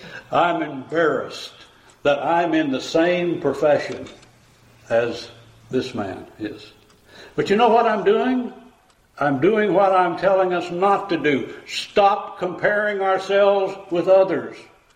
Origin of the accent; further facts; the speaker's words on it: Missouri, United States; I'm from Missouri. You got to show me.